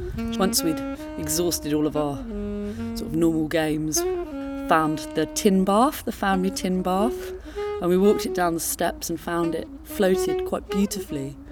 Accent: Totnes, South West England, United Kingdom; I grew up in Totnes, which is one of the few large towns on the River Dart.

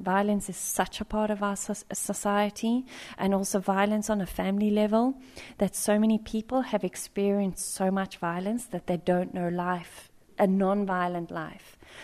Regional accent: South Africa; you always say as a South African, well, you're so lucky you're alive.

